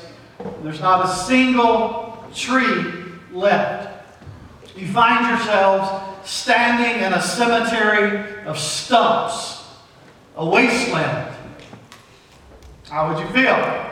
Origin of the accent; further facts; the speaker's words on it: North Carolina, United States; also born or lived in Kentucky; I grew up largely in North Carolina and pastored churches in Kentucky, which are two of the largest tobacco producing states in the U.S.